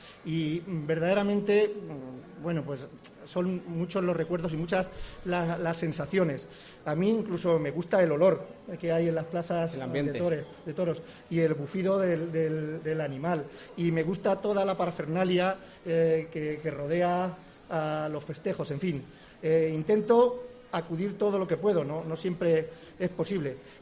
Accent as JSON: {"language": "Spanish", "country": "Spain", "said": "está en nuestros genes, no solo como españoles"}